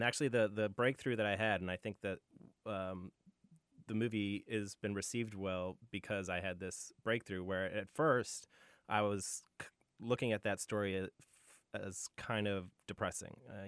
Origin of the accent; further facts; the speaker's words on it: Cyprus; I grew up overseas in Cyprus. My parents were both missionaries, actually, and my mom's from Reno.